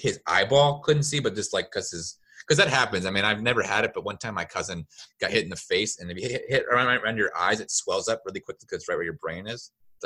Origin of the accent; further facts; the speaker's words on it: Indiana, United States; I'm from Indiana, so we call it caramel.